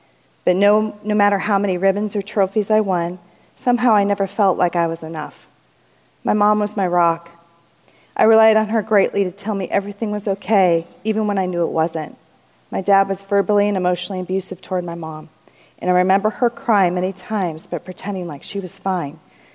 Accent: Omaha, Nebraska, United States; born there; I was born in Omaha, Nebraska in 1979 to a hairdresser and a flyboy.

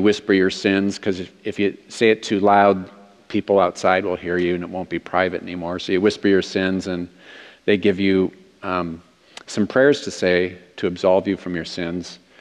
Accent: Minnesota, United States; So, another thing about me, other than growing up in Minnesota, is that I grew up Roman Catholic

